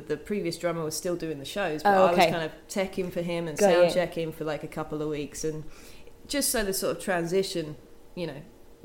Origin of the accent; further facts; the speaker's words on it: England, United Kingdom; now in United States; from England. Logistically, that's a nightmare for a band in Michigan.